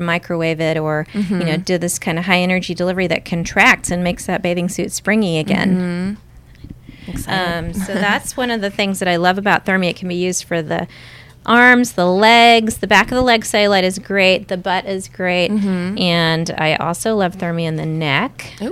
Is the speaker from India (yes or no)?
yes; India; She's Indian and I'm Indian, obviously, so I think she's a cool role model.